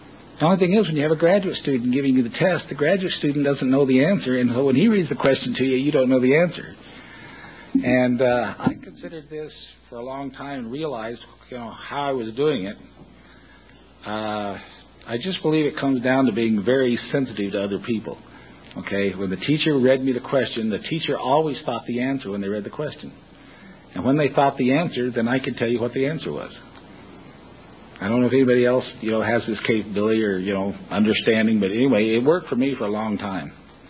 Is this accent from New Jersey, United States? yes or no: no; Phoenix, Arizona, United States; born there; So I was born in Phoenix, Arizona, downtown Phoenix, June 25th, 1947.